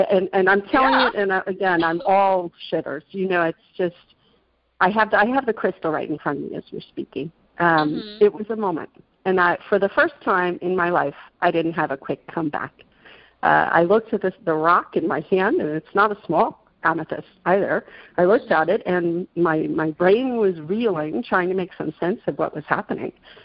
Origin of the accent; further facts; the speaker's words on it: England, United Kingdom; I'd been out the night before. I'm English.